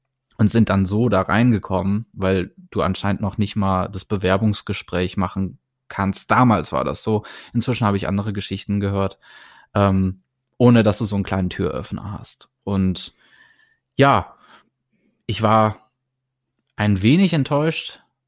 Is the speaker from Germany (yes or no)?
yes; Germany; ich bin riesen … Fan, ich bin aus Deutschland und möchte auch Filmmusik machen.